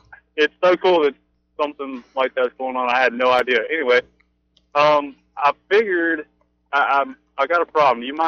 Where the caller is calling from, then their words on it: Prattville, Alabama, United States; I'm in Prattville.